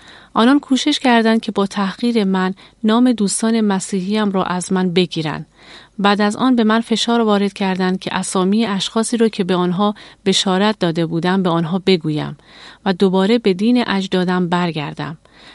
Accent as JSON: {"language": "Persian", "town": "Mashhad", "region": "Razavi Khorasan", "country": "Iran", "tie": "born or raised there", "said": "در ایران به دنیا آمدم."}